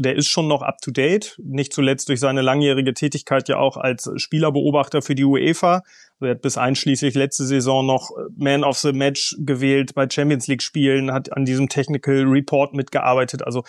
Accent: Bremen, Germany; Ich bin gebürtiger Bremer

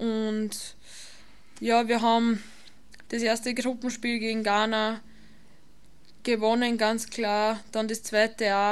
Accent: Lower Austria, Austria; wie schon gesagt. Ich bin aus Österreich, eine gebürtige Niederösterreicherin, aber spiele in Oberösterreich, genauer gesagt in Linz Fußball

